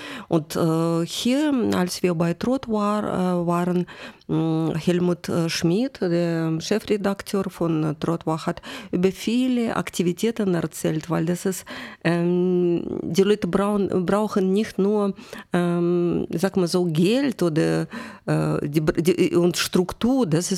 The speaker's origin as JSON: {"language": "German", "country": "Russia", "lives_now": "Germany", "said": "Ich habe dort auch selbst als Russin viele Russischsprachigen gehört"}